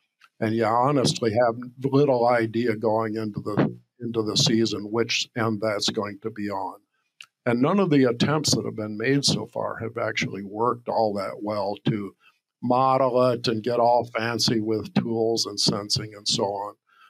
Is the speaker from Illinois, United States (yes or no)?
no; Ohio, United States; I grew up in Ohio.